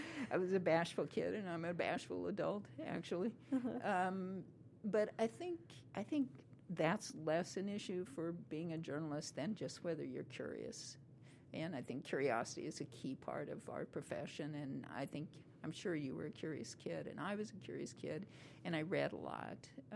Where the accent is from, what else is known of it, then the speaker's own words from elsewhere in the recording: Kansas, United States; Well, I came from Kansas